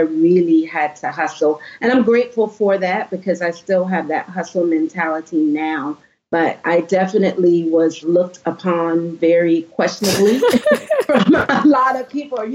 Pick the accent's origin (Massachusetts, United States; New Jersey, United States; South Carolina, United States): South Carolina, United States; Charleston; also born or lived in Virginia Beach, United States; Well, I'm from Charleston, South Carolina, is where I currently reside. Sort of part-time, grew up here. My dad was Navy, so I lived here between here and Virginia Beach, Virginia.